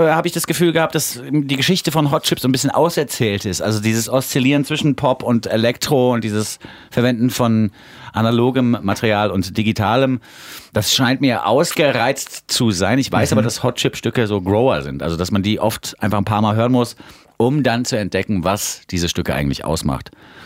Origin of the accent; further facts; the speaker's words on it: Frankfurt, Hesse, Germany; born there; also born or lived in Berlin; Also als in Frankfurt geborener Typ, der dann auch in Berlin und so.